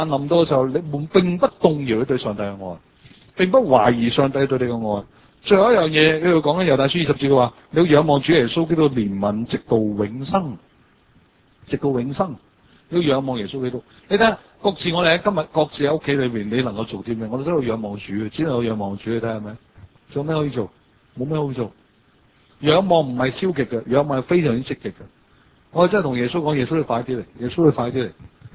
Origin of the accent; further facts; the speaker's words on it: China; 其實我中國人都唔握手噶，